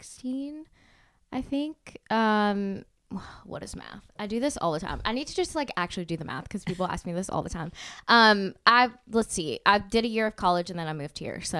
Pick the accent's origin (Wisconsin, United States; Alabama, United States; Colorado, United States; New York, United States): Alabama, United States; Birmingham; now in Nashville, United States; Like, I think we're from Birmingham and I love Birmingham, but like at the time it was a little boring